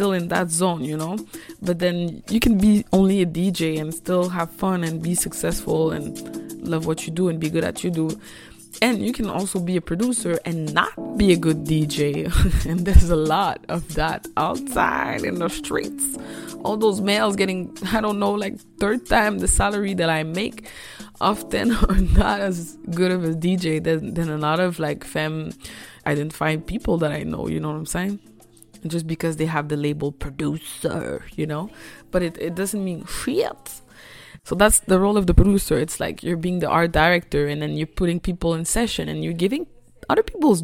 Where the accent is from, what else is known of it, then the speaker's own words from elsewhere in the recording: Montreal, Quebec, Canada; English is a second language; I'm a born and raised Montrealer. I grew up in the Northeast, represent school.